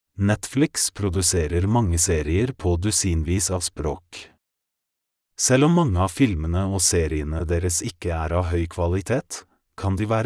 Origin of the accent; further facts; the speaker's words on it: Poland; Norwegian is a second language; now in Norway; I 9 måneder mens jeg var hjemme i Polen, hørte jeg på enkle historier og podkastet